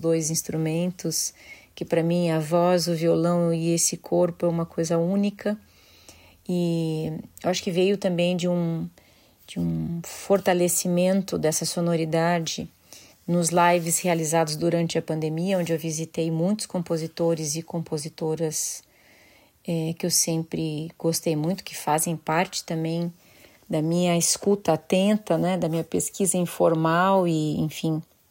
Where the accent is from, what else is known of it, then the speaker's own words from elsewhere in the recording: Santa Catarina, Brazil; E como catarinense, compositor, eu me identifiquei demais com essa canção